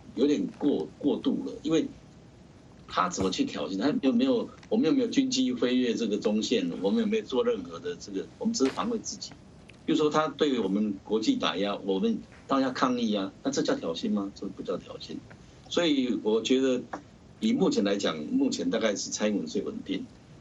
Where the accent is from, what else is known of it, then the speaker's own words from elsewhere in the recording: Taiwan; 还有我们台湾人民的选择